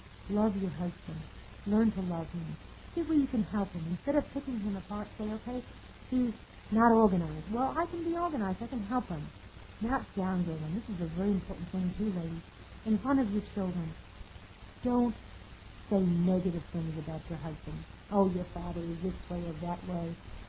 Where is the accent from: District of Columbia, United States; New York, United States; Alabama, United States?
New York, United States; I was from New York, and I didn't know how to cook beans with bacon in it